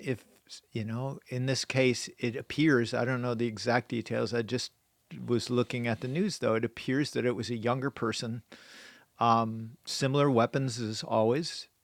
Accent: Minnesota, United States; I mean, I grew up just outside of Minneapolis, St. Paul.

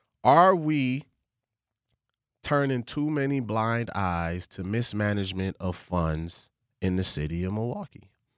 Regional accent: U.S. Virgin Islands; born or raised there; now in Wisconsin, United States

